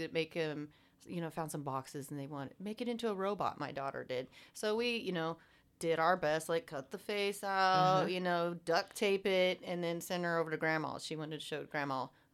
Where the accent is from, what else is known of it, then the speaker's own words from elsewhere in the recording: Wichita, Kansas, United States; I was born here in Wichita, Kansas.